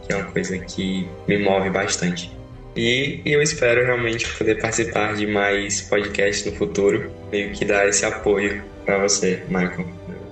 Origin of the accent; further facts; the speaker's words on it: Northeast Brazil, Brazil; só que com adaptação mais nordestina, que é de onde eu venho.